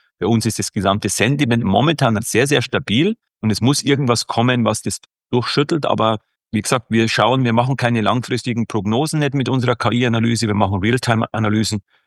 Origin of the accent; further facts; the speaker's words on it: Bavaria, Germany; now in Zürich, Switzerland; als gebürtiger Chiemgauer am Chiemsee aufgewachsen, aber jetzt halt hier seit 20 Jahren in der Schweiz